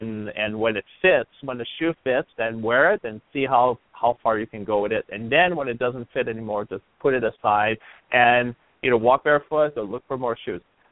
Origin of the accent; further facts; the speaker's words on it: Canada; I mean, I'm from Canada, and my dad never said be a man.